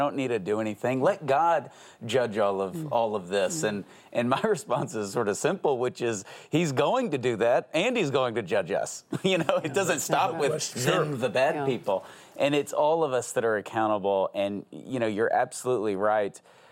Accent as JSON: {"language": "English", "region": "Texas", "country": "United States", "said": "Well, I'm from Texas."}